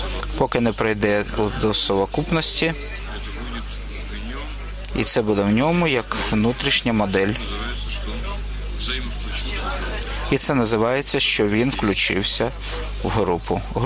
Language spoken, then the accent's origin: Ukrainian; Novosibirsk, Novosibirsk Oblast, Russia; Я з Новосибірська.